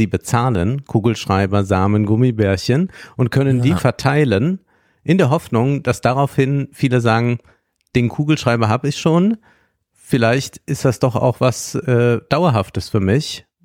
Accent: Rhineland-Palatinate, Germany; das Land Rheinland-Pfalz, mein Heimatland

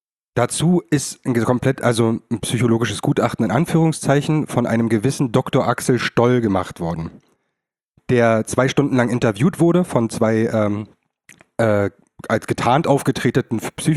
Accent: Germany; Das sind Deutsche. Ich bin auch Deutsche. Ich muss die Schuld von mir wegweisen.

